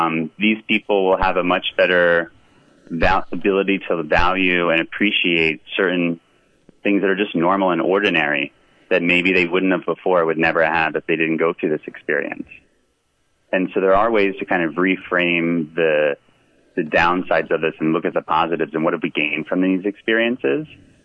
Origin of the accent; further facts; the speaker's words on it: New Jersey, United States; also born or lived in New Orleans / Miami; now in Michigan, United States; I'm from New Jersey originally. I spent 10 years in New Orleans, going to school, grad school, med school. I did training in Miami, and I moved to Michigan this past year